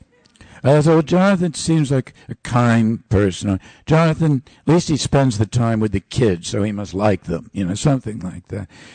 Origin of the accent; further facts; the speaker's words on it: Boston, Massachusetts, United States; I remember when he came to my hometown of Boston, and I was a young civil rights worker and a young teacher, young white guy.